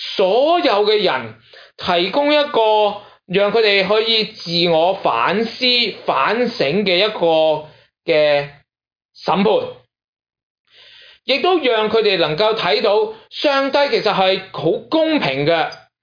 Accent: Guangdong, China; 我哋广东人都有句说话

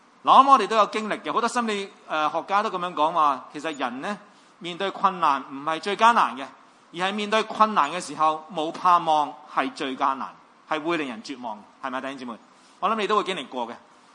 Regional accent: Hong Kong

